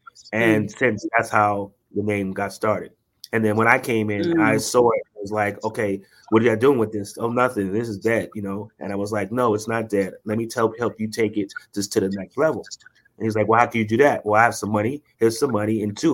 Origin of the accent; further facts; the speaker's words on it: Queens, New York, United States; As me growing up in Queens, I lived on the border between Queens and, between Hollis and Farmers.